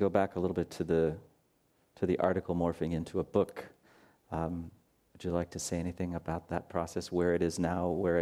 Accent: Los Angeles, California, United States; I was born here in Los Angeles. I grew up here, and I started taking piano lessons when I was 5 or 6 years old.

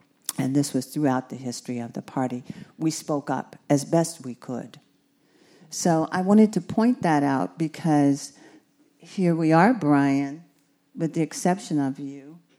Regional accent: Los Angeles, California, United States; because I was from Los Angeles.

